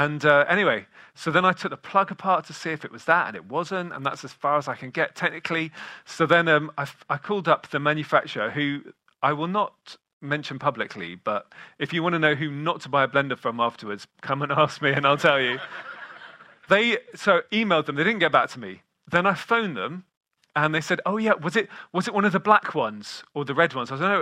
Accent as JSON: {"language": "English", "country": "Turkey", "tie": "born or raised there", "also_born_or_lived": "Lebanon", "said": "And I grew up in Turkey and in Lebanon, so like we eat a lot of hummus."}